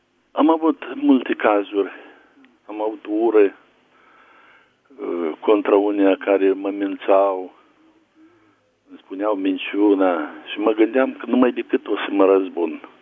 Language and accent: Romanian; Bessarabia, Moldova; Eu sunt basarabean.